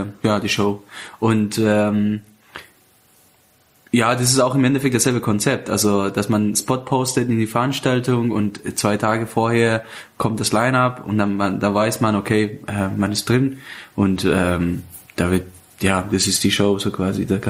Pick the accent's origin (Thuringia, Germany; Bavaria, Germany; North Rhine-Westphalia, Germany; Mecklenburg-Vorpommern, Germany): Bavaria, Germany; Ich komme aus Bayern, ich komme aus, mittlerweile kann man sagen, aus München.